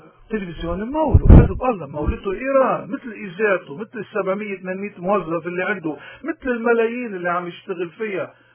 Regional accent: Lebanon; هلا كلبنانيين نحن مش مفروض دائما طبعا نخرج الغرب يعني 100% ونعمل مثله هذا واقع لبنان

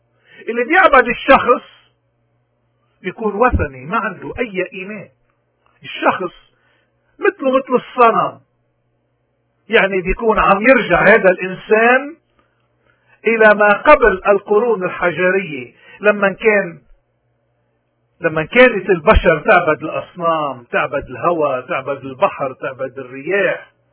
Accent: Lebanon; ونضل نقدر نقول نحن لبناني.

